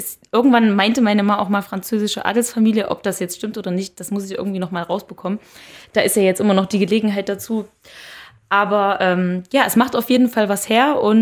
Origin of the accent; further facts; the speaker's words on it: Thuringia, Germany; born there; now in Erfurt, Germany; Pößneck ist eine Kleinstadt südlich von Jena und davon nochmal, tja, jetzt müsste ich lügen, 5 Kilometer, schätze ich mal, liegt Schmodder entfernt. Waren mal mehr als 100 Einwohner. Ich glaube, mittlerweile sind wir schon ein bisschen weniger. Sehr idyllisch gelegen, sehr grün, sehr in der Natur.